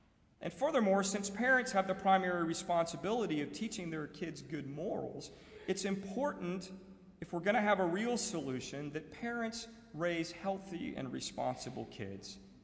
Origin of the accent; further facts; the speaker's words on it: United States; As an American, as a Christian, as a parent, as a human being with a conscience